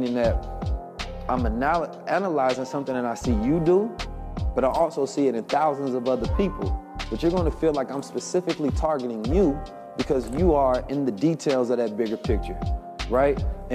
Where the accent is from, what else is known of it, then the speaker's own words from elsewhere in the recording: Oakland, California, United States; I grew up in Oakland, California.